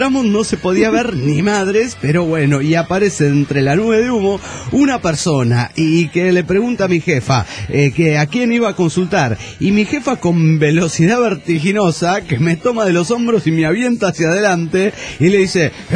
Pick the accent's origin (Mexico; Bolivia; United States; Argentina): United States; Golden, Colorado; Hola, ¿cómo están? … de Golden Colorado.